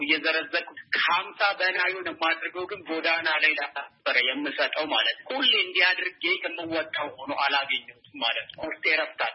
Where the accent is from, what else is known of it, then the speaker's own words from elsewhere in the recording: Ambo, Oromia, Ethiopia; moved away as an adult; also born or lived in Addis Ababa / Canada; አምቦ ተወልጄ ያደግኩኝ ለትምህርት አዲስ አበባ ገባሁኝ። ከዛ ሳንጨርስ ወጣ ወደ ሌላ ሀገር ወደ ካናዳ ገብቼ ተምሬ ኖሬ ነበረ።